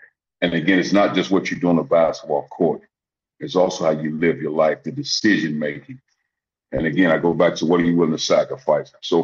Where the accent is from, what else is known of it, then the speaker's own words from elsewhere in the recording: East St. Louis, Illinois, United States; I've always been a guy with my high school team growing up in East St. Louis